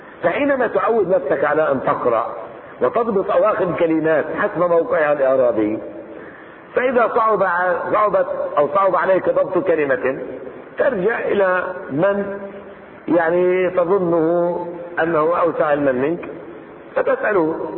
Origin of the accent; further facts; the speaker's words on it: Jordan; المناهج المدرسية عندنا في الأردن